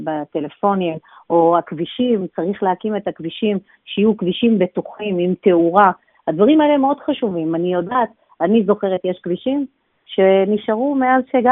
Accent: Kiryat Arba, Judea and Samaria, Israel; also born or lived in Jerusalem; אז ראשית צריך לומר שאני נולדתי בירושלים, וב-1971 ההורים שלי עברו לקריית ארבע, והיינו בין 10 המשפחות הראשונות בקריית ארבע

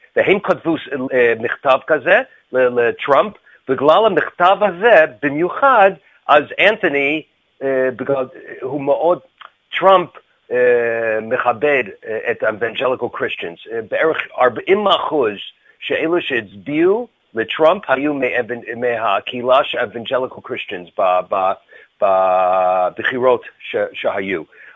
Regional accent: United States; Hebrew is a second language; now in Israel; בארץ, אני אמריקאי, רובם אמריקאים כאן בארץ

